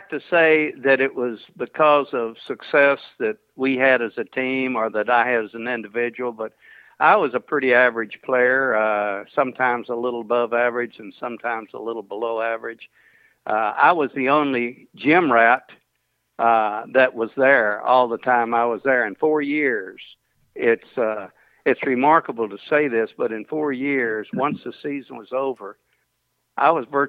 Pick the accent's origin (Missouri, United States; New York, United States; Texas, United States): Texas, United States; Corpus Christi; when I was growing up in Corpus